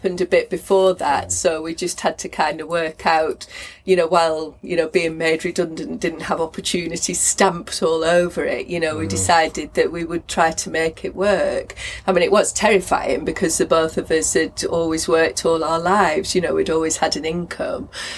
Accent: Blackburn, North West England, United Kingdom; now in Bournemouth, United Kingdom; I'm from Lancashire, I was born and brought up in Blackburn. Our base now is in Bournemouth on the south coast, and we live near the beach

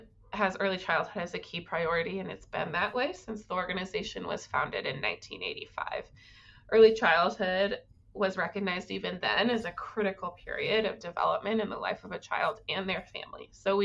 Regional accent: Denver, Colorado, United States; Interestingly, I was born and raised in Denver, but was there while my husband was in school.

